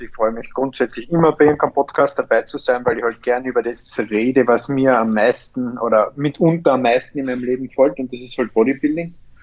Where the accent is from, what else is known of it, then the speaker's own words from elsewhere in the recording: Austria; bei uns in Österreich